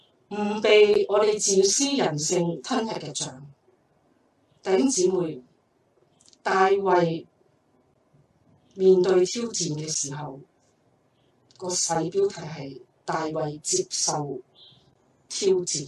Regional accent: Hong Kong; 我要记得我们香港人是怎样走过这段日子

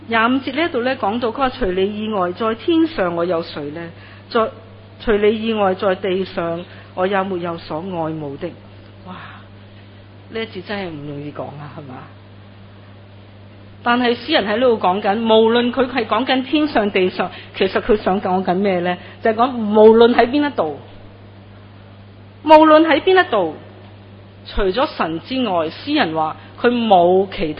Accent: Hong Kong; 所以我们生长在香港长大，我们很明白的了，有地有楼呢

